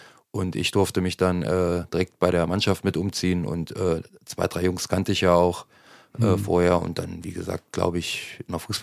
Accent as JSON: {"language": "German", "town": "Niederorschel", "region": "Thuringia", "country": "Germany", "tie": "born or raised there", "also_born_or_lived": "Leinefelde", "said": "Ja, grundsätzlich bin ich ja in Leinfelde geboren, in Niederorsche aufgewachsen."}